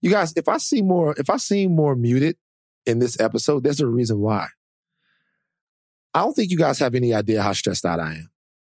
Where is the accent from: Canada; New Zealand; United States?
United States; Louisiana; You're from Texas. You lived in Florida. I'm from Louisiana.